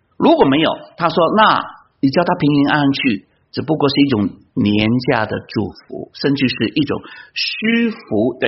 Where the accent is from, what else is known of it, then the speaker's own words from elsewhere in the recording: China; 就像老美，我们知道啊，我们中国人比较含蓄，老美呢在这些表达方面比较释放